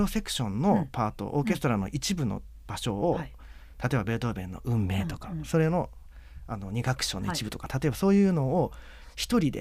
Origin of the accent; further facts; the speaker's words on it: Hokkaido, Japan; 僕北海道出身なんです。札幌の方に出 て、はい、習ってました。